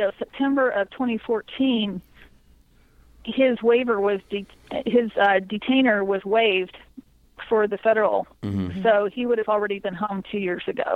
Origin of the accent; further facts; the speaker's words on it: Missouri, United States; in some parts of the country, and I'm from Missouri, there's a puritanical streak